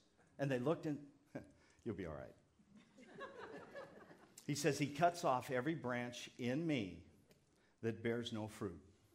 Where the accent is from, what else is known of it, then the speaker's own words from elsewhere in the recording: California, United States; I grew up in the South Bay.